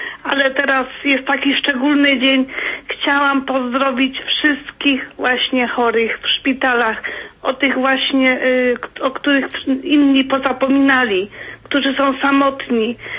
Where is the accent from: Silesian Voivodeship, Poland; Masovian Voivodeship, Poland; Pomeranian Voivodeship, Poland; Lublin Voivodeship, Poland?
Silesian Voivodeship, Poland; Koszęcin; A pochodzę z Koszęcina.